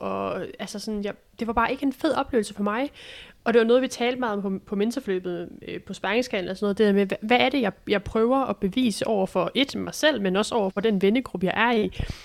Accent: Region of Southern Denmark, Denmark; Jeg er flyttet tilbage til Fyn og har købt hus

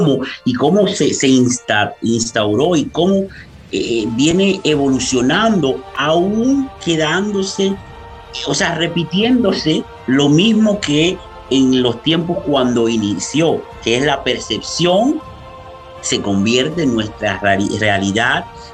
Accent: Dominican Republic; en nuestros países caribeños, donde yo soy de origen dominicano.

